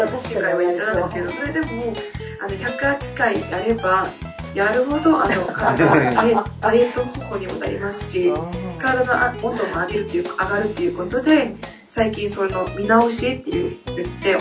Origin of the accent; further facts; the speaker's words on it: South Korea; Japanese is a second language; 私韓国人なので